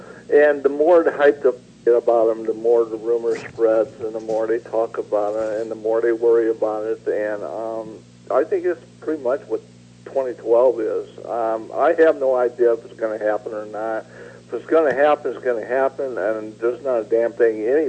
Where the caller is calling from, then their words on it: Phoenix, Arizona, United States; Hi, Kevin. … calling from Phoenix.